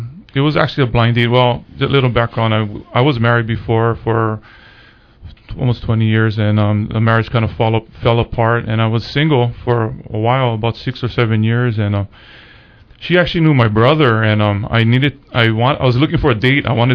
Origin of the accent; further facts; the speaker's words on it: Kaneohe, Hawaii, United States; also born or lived in Honolulu; Okay, I was born in Honolulu, Hawaii. Born at Kapilani Hospital, and my family's home was up in the Pa'oa Punch Bowl area. And at about 5 years old, my parents bought a house in Kaneohe. So We moved out to Kaneohe.